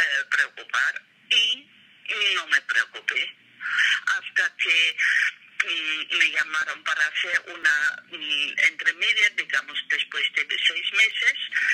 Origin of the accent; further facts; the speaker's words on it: Germany; Spanish is a second language; now in Menorca, Spain; yo soy de Alemania, vivo 40 años en Menorca